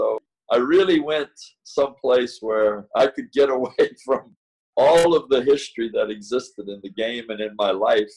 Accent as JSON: {"language": "English", "town": "Jacksonville Beach", "region": "Florida", "country": "United States", "tie": "born or raised there", "said": "I grew up in Jacksonville Beach, Florida, and he coached high school basketball for a long time."}